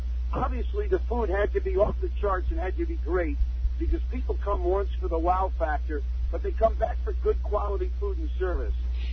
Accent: New York, United States; When I grew up in New York, and we had a field trip and we went to a museum, I would come home thinking it was a boneyard.

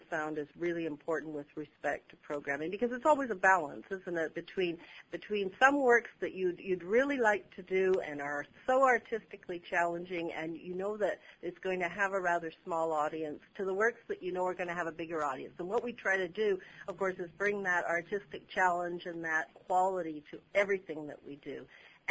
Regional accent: Winnipeg, Manitoba, Canada; I grew up in Winnipeg, and it was a tremendous city to grow up in from that point of view.

